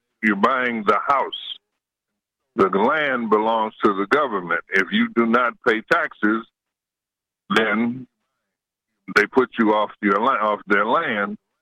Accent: United States; born there; I have been black in America all my life. I was born in America, but I've never seen freedom.

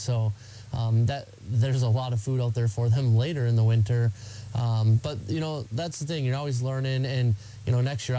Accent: Minnesota, United States; You know, I'm from Minnesota.

